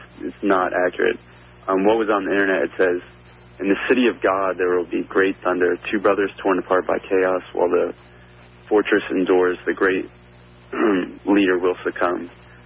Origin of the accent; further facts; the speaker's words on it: Atlanta, Georgia, United States; I'm from Atlanta.